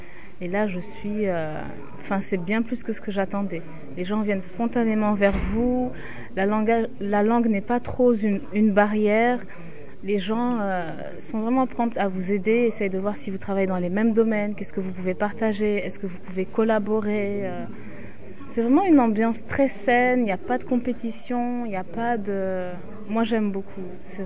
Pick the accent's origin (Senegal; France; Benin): Senegal; je viens du Sénégal